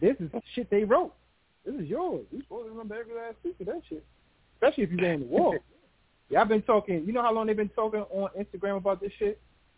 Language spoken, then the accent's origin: English; Queens, New York, United States; I'm from Queens, dog.